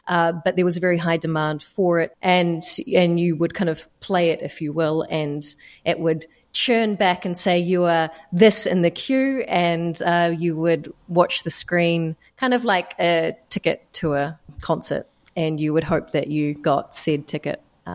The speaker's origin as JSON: {"language": "English", "country": "New Zealand", "said": "So yeah, for Afghan women, they wouldn't have been able to do what I was able to do by being a New Zealander."}